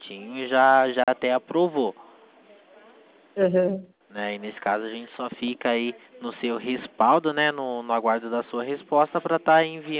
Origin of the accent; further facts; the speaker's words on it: Itatiba, São Paulo, Brazil; eu sou de Itatiba, São Paulo